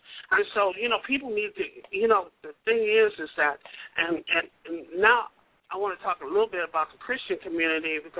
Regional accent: Seattle, Washington, United States; because I'm from Seattle. So I got to give a shout out to Seattle, Washington, because that's where I'm from originally.

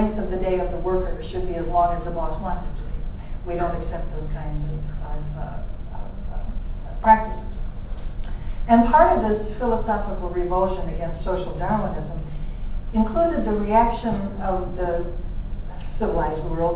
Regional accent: Berkeley, California, United States; My husband and I come from Berkeley, California.

